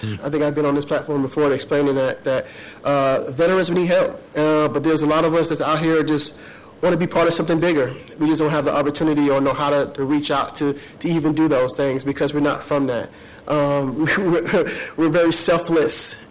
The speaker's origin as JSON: {"language": "English", "region": "West Virginia", "country": "United States", "said": "I was Irish from West Virginia, and we share a lot of different similarities. We both grew up poor."}